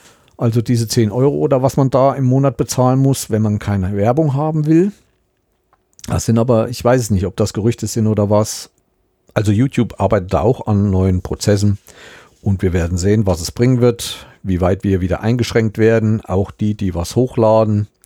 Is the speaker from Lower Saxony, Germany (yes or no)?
no; Thuringia, Germany; ich bin in Südthüringen aufgewachsen, ich bin immer bis hoch zum Rennsteig gekommen